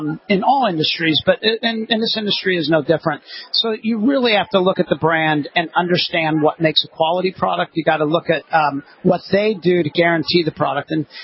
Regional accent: Midwest, United States; And where I grew up in the Midwest, it was literally not there at all.

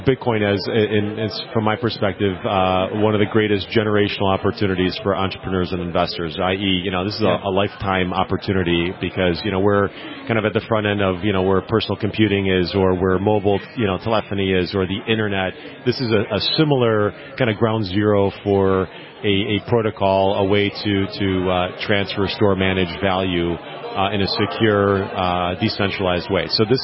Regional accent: Chicago, Illinois, United States; But then, in my hometown of Chicago, it's interesting because Chicago has this amazing fintech DNA.

